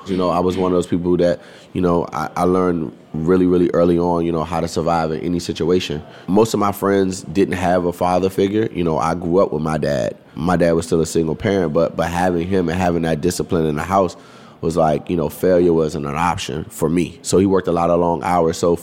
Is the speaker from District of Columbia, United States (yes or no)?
yes; Washington, District of Columbia, United States; I'm originally from Washington, D.C.